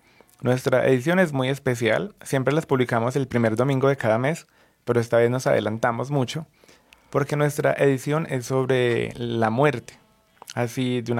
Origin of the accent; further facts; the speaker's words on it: Santa Rosa de Cabal, Risaralda, Colombia; moved away; entonces estoy lejos de mi tierra, Santa Rosa de Cabal, y no tengo una casa como tal.